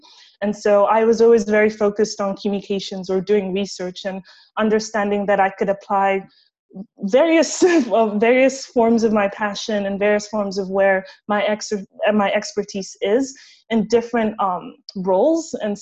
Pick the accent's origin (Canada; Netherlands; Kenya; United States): Kenya; So I'm originally from Kenya, and my focus has been in food anthropology at the university.